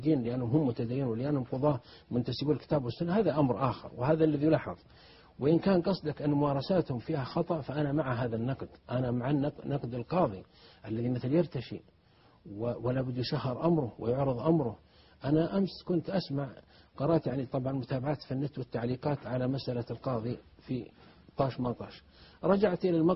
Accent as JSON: {"language": "Arabic", "country": "Saudi Arabia", "said": "عندنا في السعودية"}